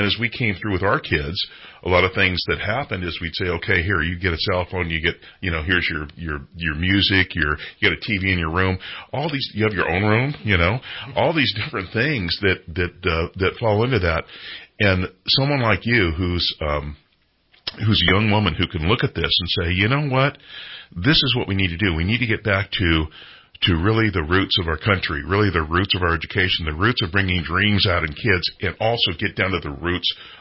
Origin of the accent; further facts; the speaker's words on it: Menlo Park, California, United States; I grew up in Menlo Park, California, and I grew up, it was fairly urban. It was still country, but fairly urban.